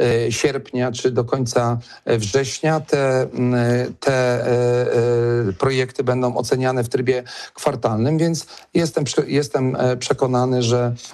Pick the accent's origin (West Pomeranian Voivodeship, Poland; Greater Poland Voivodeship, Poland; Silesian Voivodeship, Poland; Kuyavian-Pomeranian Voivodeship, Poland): Greater Poland Voivodeship, Poland; bo przecież wszyscy wychowywaliśmy się w Wielkopolsce